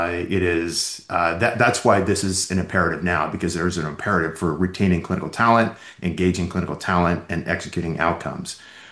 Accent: San Diego, California, United States; I'm a family medicine physician, born and raised in San Diego

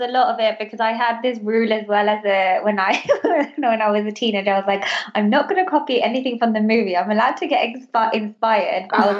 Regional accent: Gibraltar; growing up in Gibraltar, I've always, like I said, had an interest in Indian dancing

